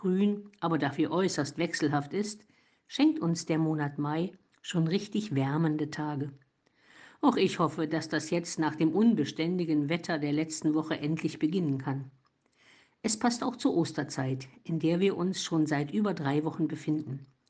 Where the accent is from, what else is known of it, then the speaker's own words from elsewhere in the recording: Germany; Vor allem im Rheinland, aber auch bei uns zu Hause im Eichsfeld